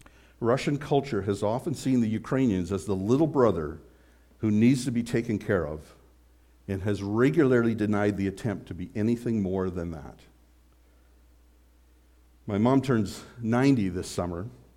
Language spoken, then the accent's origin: English; Canada; And admittedly, being an English Canadian was kind of boring.